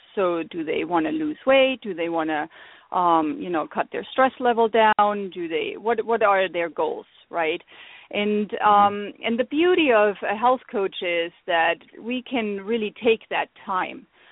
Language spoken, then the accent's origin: English; Germany; English is a second language; moved away as an adult; now in United States; you and your guests or listeners will hear my accent, and some of them might ask, where is she coming from? I get that quite often. So originally I'm from Germany, and I met my husband over in Germany when he was stationed there